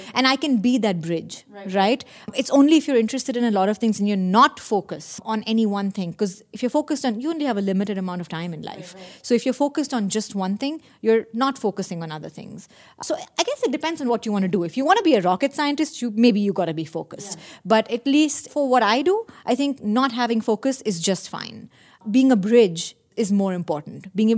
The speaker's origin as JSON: {"language": "English", "region": "Delhi", "country": "India", "tie": "born or raised there", "said": "So I'm from India. I spent my early years growing up in Delhi."}